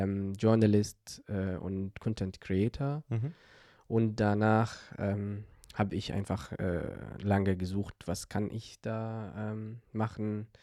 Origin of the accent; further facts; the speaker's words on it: Hebron, West Bank, Palestine; German is a second language; moved away as an adult; also born or lived in Jerusalem; now in Hamburg, Germany; Ich komme aus Hebron in Palästina, aus Palästina, Westjordanland. Ja, ich lebe seit ungefähr 6 Jahren in Hamburg.